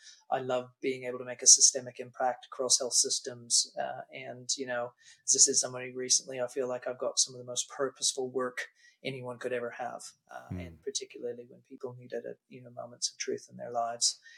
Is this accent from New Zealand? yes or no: yes; New Zealand; also born or lived in Canada; I was born in Canada, raised in New Zealand. You know, we came to New Zealand in 1990. We're supposed to be here for a year, and you know, many decades on, still well and truly a Kiwi.